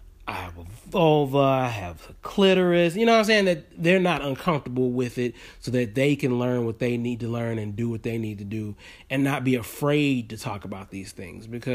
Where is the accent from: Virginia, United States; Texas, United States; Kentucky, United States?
Texas, United States; Houston; Because, mind you, I'm from Houston, Texas. So I'm in the Bible Belt. I'm in the part of the United States where we got the Bible thumpers.